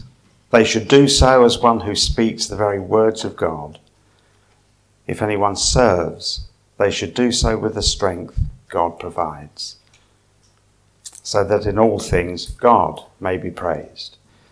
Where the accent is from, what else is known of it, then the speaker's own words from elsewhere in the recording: East of England, United Kingdom; I come from Suffolk, where you probably know we're a little bit backward